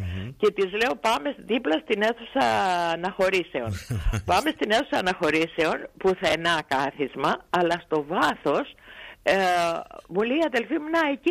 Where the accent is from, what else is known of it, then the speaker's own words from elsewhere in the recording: Greece; αν δεν σας αρέσει η πατρίδα μου, να πάτε στη δικιά σας. Εδώ είναι Ελλάδα